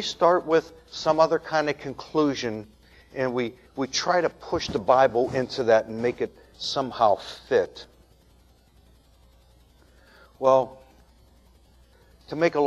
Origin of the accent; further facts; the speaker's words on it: Pittsburgh, Pennsylvania, United States; As you know, I grew up on Beachdale Street in Pittsburgh, Pennsylvania, and it was a dead-end street